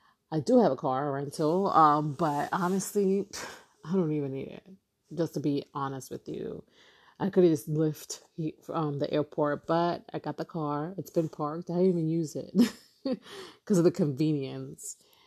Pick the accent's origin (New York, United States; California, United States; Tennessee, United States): New York, United States; Brooklyn; I'm speaking from being a New Yorker, born and raised, there's so many things that I have not seen, even to this day, as born and raised in Brooklyn